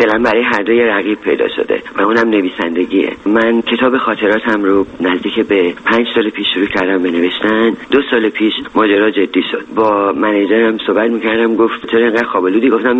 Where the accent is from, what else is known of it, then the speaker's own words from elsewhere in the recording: Iran; با من که یک ایرانی هستم و لهجه دارم